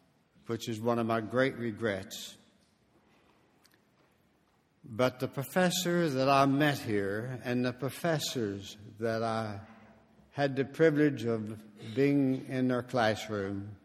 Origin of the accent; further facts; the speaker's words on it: Kentucky, United States; I grew up in Mercer County, Kentucky, about 30 miles from here, and attended a small United Methodist church called Joseph's Chapel.